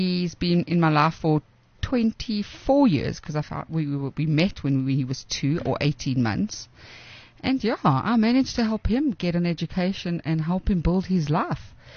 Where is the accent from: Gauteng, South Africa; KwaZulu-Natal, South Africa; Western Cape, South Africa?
Western Cape, South Africa; Woodstock; Yeah, I'm from Woodstock, eh?